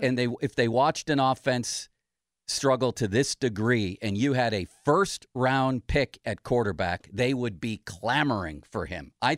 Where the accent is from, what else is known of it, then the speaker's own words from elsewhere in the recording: Buffalo, New York, United States; I know where I grew up in Buffalo, if Mitch Trubisky was there and they had drafted Jim Kelly, where'd they draft him?